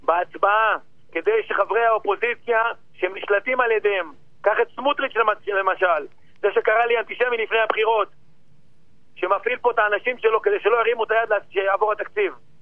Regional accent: Tiberias, Northern District, Israel; born there; נולדתי בטבריה, אני לוחם, אני מנהיג

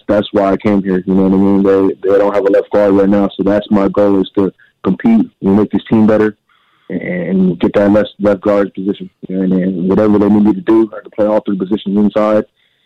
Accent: Los Angeles, California, United States; I'm from California originally, Los Angeles area, and I didn't know anything about Oregon State, you know what I mean?

